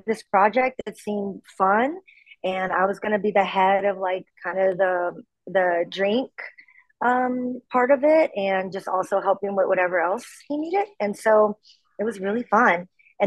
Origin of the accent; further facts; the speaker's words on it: Lafayette, Louisiana, United States; moved away as an adult; also born or lived in Nashville; So I moved up to Nashville, Tennessee when I was from Lafayette, Louisiana, when I was 18 going on 19.